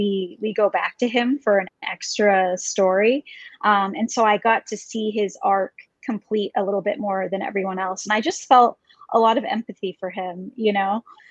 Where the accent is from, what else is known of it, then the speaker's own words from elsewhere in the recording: Brunswick, Maine, United States; I'm from Brunswick, Maine, which is not the most rural place. Bowdoin College is there, which some people know, but we definitely live sort of out in the boony part of Brunswick.